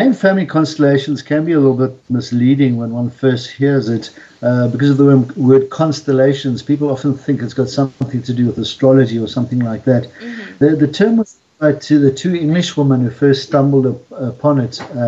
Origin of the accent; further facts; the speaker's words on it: Johannesburg, Gauteng, South Africa; now in Cape Town, South Africa; I'm a 60-year-old man, born and raised in Johannesburg, now living in Fishhook in Cape Town.